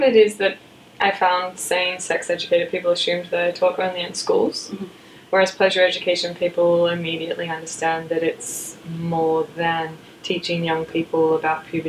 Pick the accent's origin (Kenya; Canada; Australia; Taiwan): Australia; now in Oakland, United States; And I am Australian, but I now live in Oakland, California.